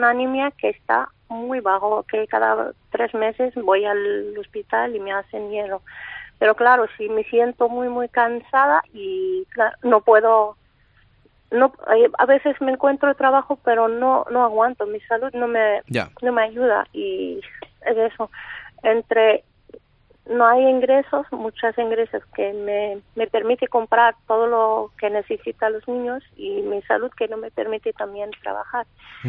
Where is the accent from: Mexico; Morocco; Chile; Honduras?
Morocco; now in Spain; De Marruecos.